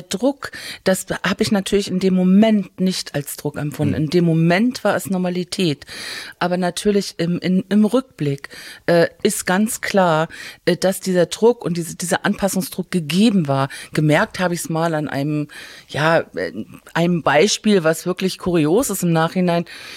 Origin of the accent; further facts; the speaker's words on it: Binz, Mecklenburg-Vorpommern, Germany; born there; Ja, ich bin 1962 auf der Insel Rügen in Binz geboren